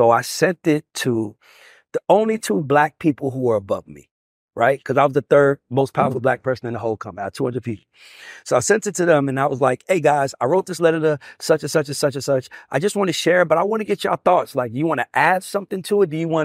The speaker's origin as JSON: {"language": "English", "town": "Atlanta", "region": "Georgia", "country": "United States", "said": "I'm from Atlanta. I mean, nigga, I'm free."}